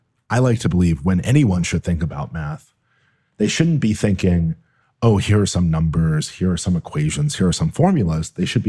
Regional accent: Buffalo, New York, United States; So I grew up in Buffalo, New York, and my dad lived in Canada.

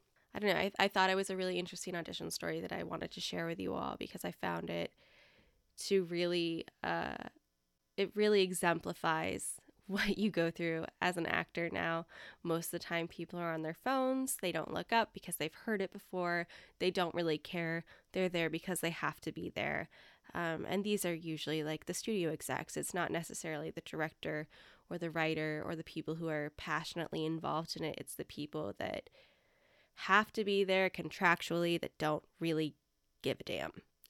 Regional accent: England, United Kingdom; from England.

